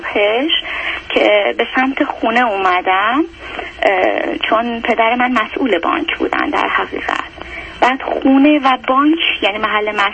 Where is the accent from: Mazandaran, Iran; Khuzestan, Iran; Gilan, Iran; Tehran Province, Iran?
Khuzestan, Iran; من تمام 8 سال جنگ رو در خوزستان بودم